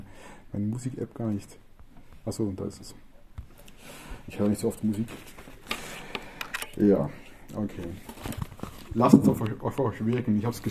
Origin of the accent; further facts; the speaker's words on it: Switzerland; ein eingeschriebener Brief aus meiner Heimat. Und vielleicht kennt ihr diese Unpack-Videos auf YouTube, wo man gemeinsam was auspackt. Also ich habe es noch nicht ausgepackt, ist noch zu. Aber ich vermute schon, was drin ist. Ich packe das mal mit euch aus. Das ist ein ganz offizielles Schreiben von der Schweizer